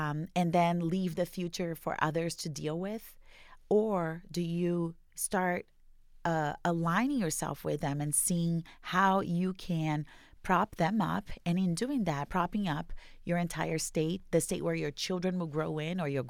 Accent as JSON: {"language": "English", "country": "Brazil", "tie": "born or raised there", "moved": "as an adult", "lives_now": "Arizona, United States", "said": "I'm from Brazil. I grew up there. I came to this country. I was 25. I've been in Arizona for, it's going to be 7 years this summer."}